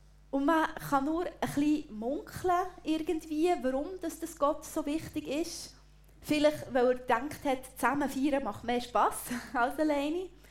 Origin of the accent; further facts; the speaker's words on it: Switzerland; Für mein kulturelles Verständnis als Schweizer beißt sich das irgendwie.